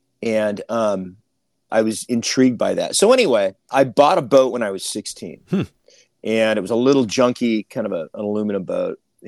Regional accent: San Diego, California, United States; So, you know, I grew up in San Diego. I'm a third generation San Diegan.

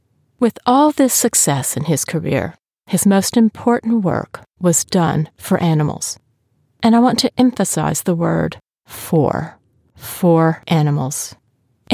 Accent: Texas, United States; close to where I was born and raised in East Texas.

